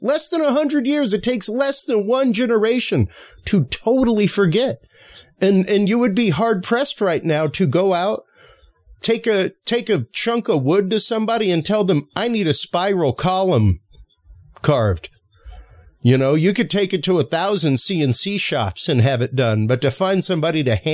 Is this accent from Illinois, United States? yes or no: no; Louisiana, United States; the example that I give is I'm Cajun. My mother is 100% Cajun.